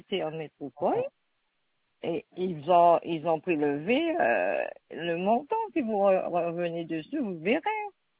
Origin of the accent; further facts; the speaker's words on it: Gustavia, St. Barthélemy; now in Guadeloupe; Je suis de Saint-Barthélemy, mais je vous appelle de la Guadeloupe. Hein. J'habite ici.